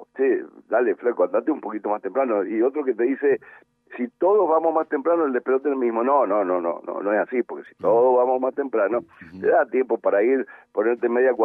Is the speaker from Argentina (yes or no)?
yes; Mendoza, Argentina; Sí, como cualquier mendocino